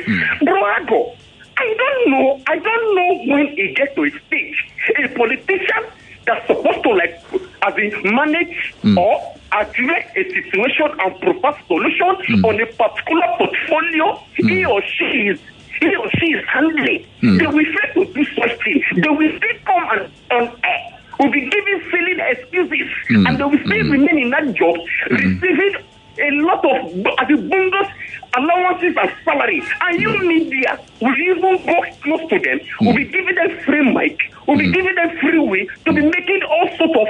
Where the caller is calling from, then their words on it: Ireland; I'm reaching from Ireland.